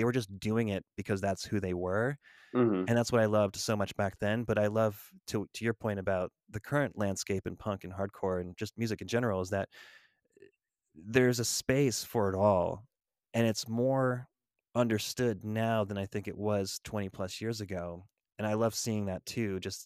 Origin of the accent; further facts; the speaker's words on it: Connecticut, United States; growing up in Connecticut, I was exposed to a lot of youth crew